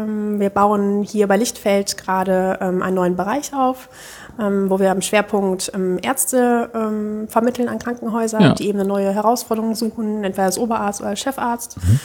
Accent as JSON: {"language": "German", "region": "Rhineland", "country": "Germany", "said": "Aber als Rheinländer weiß man ja, dass es am 11.11. anfängt."}